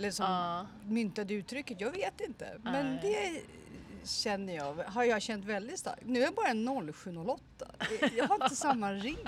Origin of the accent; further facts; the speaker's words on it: Stockholm, Stockholm County, Sweden; Jag föddes i Stockholm och har alltid bott innanför tullarna.